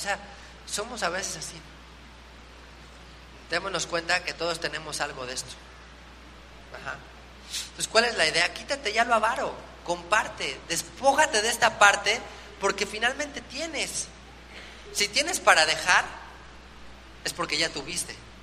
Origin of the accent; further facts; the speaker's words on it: Mexico; pues todos somos mexicanos